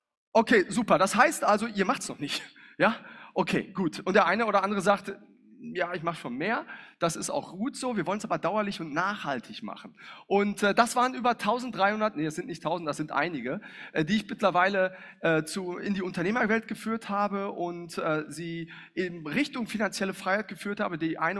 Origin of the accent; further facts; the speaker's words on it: North Rhine-Westphalia, Germany; now in Palma, Spain; Ich komme aus dem Ruhrpott, ja. Bin zwar nach Palma ausgewandert, aber der Ruhrpott nicht aus mir.